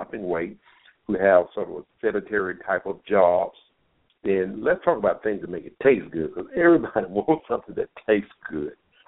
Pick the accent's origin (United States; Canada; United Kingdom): United States; Southern United States; Listen, I'm from the South. I know what happens in the kitchen, particularly when it comes to in the soul food kitchen.